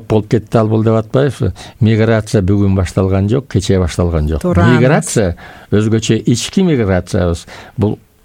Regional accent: Chuy Region, Kyrgyzstan; born there; Жыламыш өрөөнү, Жыламыш суусу. Мен ошол жерде төрөлгөн баламын. Мен үчүн Жыламыш ыйык менин киши мекеним.

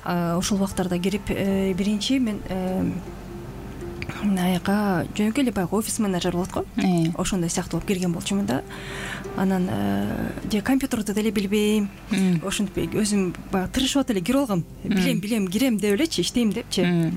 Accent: Karakol, Issyk-Kul Region, Kyrgyzstan; moved away as an adult; also born or lived in Chelpek; now in Bishkek, Kyrgyzstan; 39 жаштамын. Өзүм Ысык Көл областындагы Челпек айылынан болом. Тууган жерим, өскөн жерим ошол жерде. Анан кийинчерээк Каракол шаарында өскөнбүз, чоңойгонбуз, ошол жерде жашаганбыз. Анан студенттик убактарда Бишкек шаарына, Бишкек калаабызга көчүп келгенбиз.

